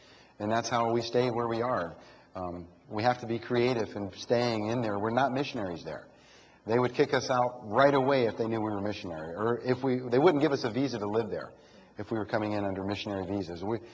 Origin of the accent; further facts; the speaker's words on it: United States; Yeah, they don't know now that I'm from America. They know I'm a foreigner, but they don't know from where.